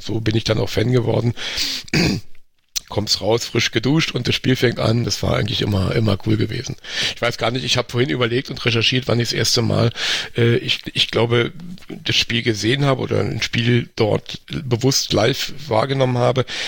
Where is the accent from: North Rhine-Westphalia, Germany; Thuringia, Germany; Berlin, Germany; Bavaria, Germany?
Berlin, Germany; ich bin in Charlottenburg aufgewachsen, tatsächlich in der Sübelstraße, da am Kudamm.